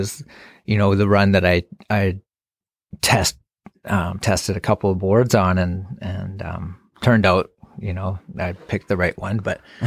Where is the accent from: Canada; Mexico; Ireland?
Canada; Vancouver, British Columbia; Growing up in Whistler, you think all mountains are, you know, like that. And, you know, I'm from Vancouver